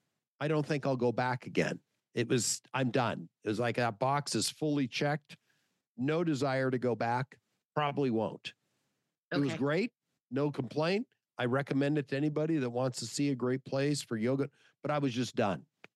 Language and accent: English; Los Angeles, California, United States; Grew up in LA.